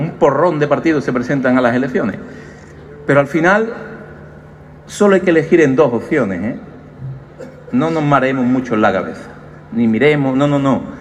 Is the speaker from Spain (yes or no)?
yes; Málaga, Andalusia, Spain; Permitidme que hable de mi tierra. Estamos en Málaga, provincia que el alcalde lo sabe muy bien, emprendedora, provincia referente en turismo, en cultura, en nuevas tecnologías.